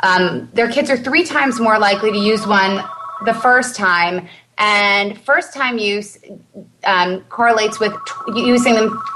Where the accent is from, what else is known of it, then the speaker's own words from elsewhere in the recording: Long Island, New York, United States; Now, I grew up in Long Island at this weird blip of a moment in the 80s and early mid-90s